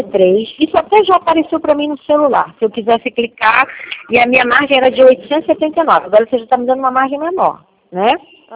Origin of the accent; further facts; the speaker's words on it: Araruama, Rio de Janeiro, Brazil; que eu também sou de Araruama